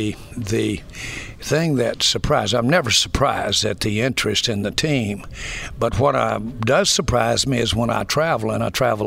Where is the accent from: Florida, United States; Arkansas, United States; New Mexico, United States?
Arkansas, United States; I did have a marvelous young life growing up in Arkansas